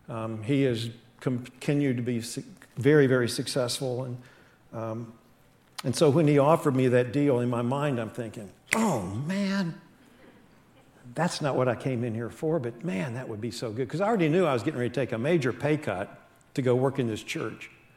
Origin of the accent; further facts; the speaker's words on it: West Virginia, United States; you know, Clark, I am from West Virginia. We're not known to be the brightest people in the world